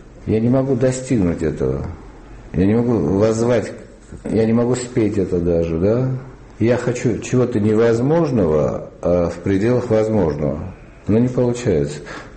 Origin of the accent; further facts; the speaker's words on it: Karabakh, Azerbaijan; Я вырос в Азербайджане, в Карабахе, и у нас радио целый день передавало азербайджанскую музыку.